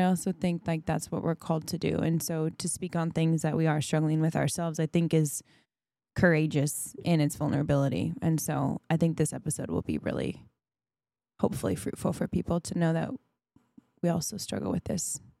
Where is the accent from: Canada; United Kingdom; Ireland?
Canada; now in Nashville, United States; Like I am this Canadian living in Nashville, like this ex-ski racer living in Nashville, Tennessee, running a spin studio.